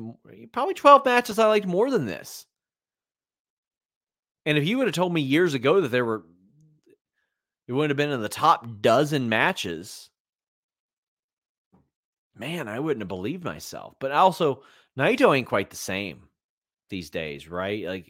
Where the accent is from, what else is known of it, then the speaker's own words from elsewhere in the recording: Maysville, Kentucky, United States; George Clooney's from my hometown, or his family is from my hometown of Maysville, Kentucky.